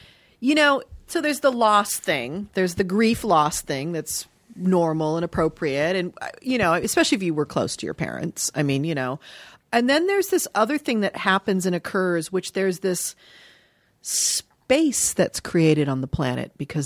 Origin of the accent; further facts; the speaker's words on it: Dayton, Ohio, United States; born there; I was born in Dayton, Ohio.